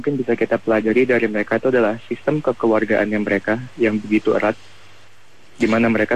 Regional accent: Jakarta, Indonesia; saya kan orang Jawa, tapi saya besar di Jakarta.

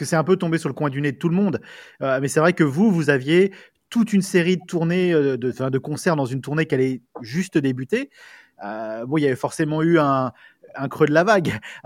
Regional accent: France; C'est dur à dire ça quand on est français.

